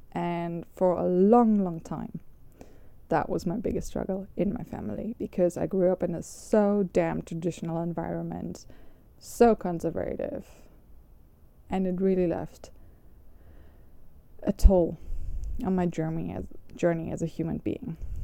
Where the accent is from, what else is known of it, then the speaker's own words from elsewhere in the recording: Germany; I come from Germany, but I grew up in a circle where the Korean culture and K-pop was a big thing